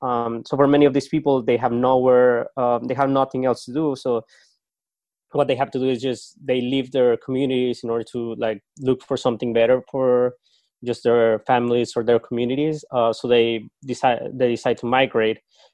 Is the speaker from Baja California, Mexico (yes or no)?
no; Chihuahua, Mexico; a small town near my hometown. So it's called Samalayuca. It's a couple of kilometers from Ciudad Juarez.